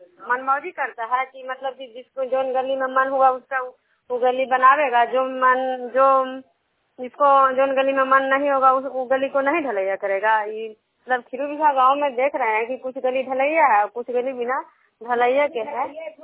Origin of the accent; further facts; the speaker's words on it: Nalanda, Bihar, India; मैं विष्णुपुर ग्राम खजरा पंचायत नालंदा जिला नगरनौसा प्रखंड के निवासी हूँ।